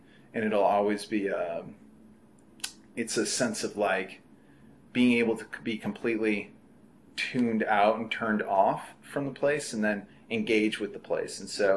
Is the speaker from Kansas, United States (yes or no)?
no; Penfield, New York, United States; I grew up in Penfield, outside of Rochester. It was a suburb, upper middle class suburb. It was a very pretty place to grow up. There were lots of trees and nature around